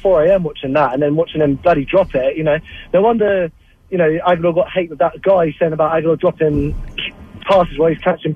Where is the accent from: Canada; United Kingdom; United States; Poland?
United Kingdom; I'm British